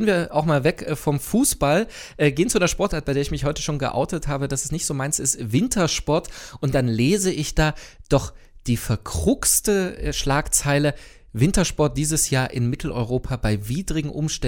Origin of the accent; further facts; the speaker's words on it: Thuringia, Germany; Ja, und ich komme aus dem Thüringer Wald, da schneit es wirklich manchmal, aber eben selten.